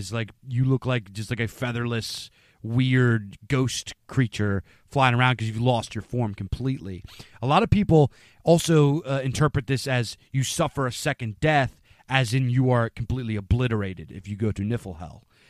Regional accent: Pennsylvania, United States; being an older millennial, growing up in the Rust Belt, growing up in rural PA, I've lost a lot of friends.

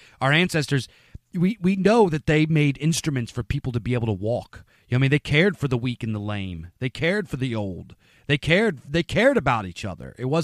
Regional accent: Pennsylvania, United States; being an older millennial, growing up in the Rust Belt, growing up in rural PA, I've lost a lot of friends.

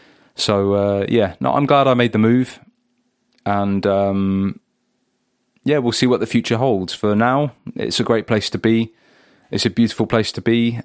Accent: England, United Kingdom; And I was a bit reticent about moving here as an Englishman

